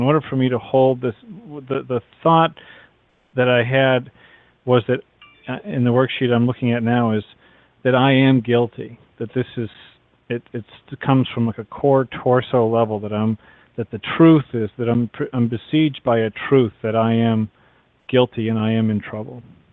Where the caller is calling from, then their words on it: Massachusetts, United States; from Massachusetts.